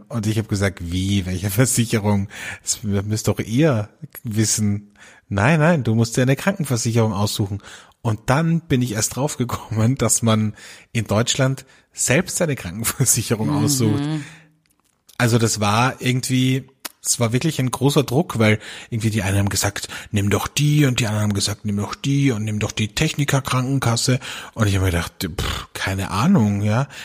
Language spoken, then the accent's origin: German; Velden, Carinthia, Austria; ich habe früher bei uns in Felden, wo ich aufgewachsen bin, immer in den Sommerferien in Hotels und Restaurants gejobbt